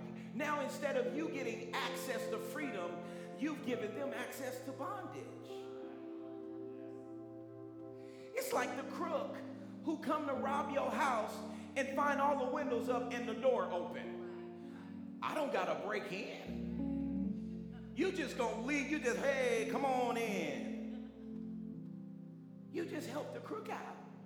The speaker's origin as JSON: {"language": "English", "town": "Oakland", "region": "California", "country": "United States", "said": "Yeah, I'm from Oakland, man."}